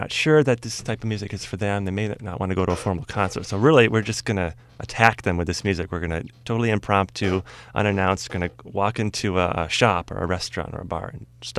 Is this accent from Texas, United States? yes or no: no; Queensbury, New York, United States; I'm originally from Queensbury, the next town over.